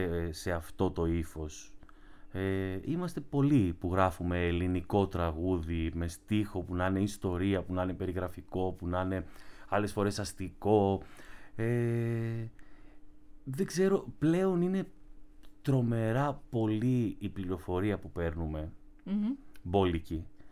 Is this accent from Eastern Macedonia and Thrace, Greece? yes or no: no; Igoumenitsa, Epirus, Greece; also born or lived in Ioannina; now in Athens, Greece; Μεγάλωσα στην Ιγουμενίτσα μέχρι τα 15 μου και μέχρι τα 30 έζησα στα Γιάννενα.